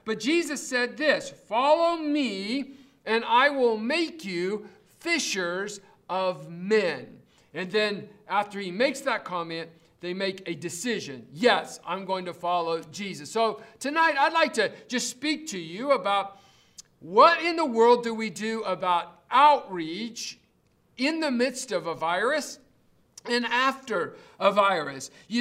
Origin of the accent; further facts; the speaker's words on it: Fairmont, West Virginia, United States; now in Tucson, United States; Now, when I was growing up in West Virginia, Fellowship Baptist Church in Fairmont, West Virginia, they had what they called soul winning visitation.